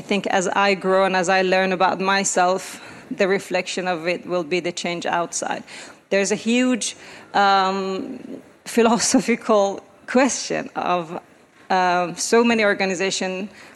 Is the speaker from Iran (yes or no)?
yes; Iran; I'm born and raised in Iran